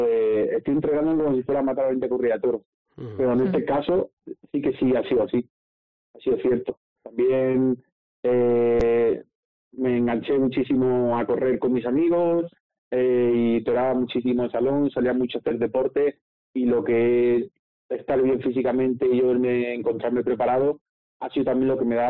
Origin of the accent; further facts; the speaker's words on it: Hellín, Castilla-La Mancha, Spain; Sí, en Ellín fue, en mi pueblo